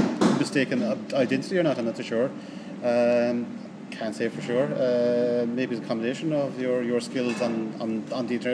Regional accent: Newmarket, Munster, Ireland; I'm from Newmarket. It's only about 8 miles from Kanturk, so that part of the world.

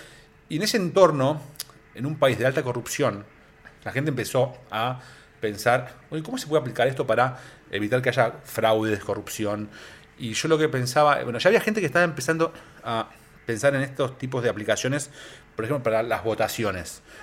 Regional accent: Argentina; siendo argentino

